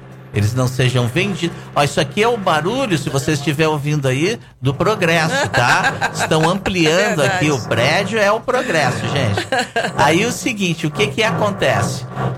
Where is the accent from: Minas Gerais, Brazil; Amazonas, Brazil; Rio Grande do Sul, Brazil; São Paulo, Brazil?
Rio Grande do Sul, Brazil; Porto Alegre; Do Sul, né? Eu sou de Porto Alegre, e nós temos uma proximidade muito grande com os argentinos, com os uruguaios também.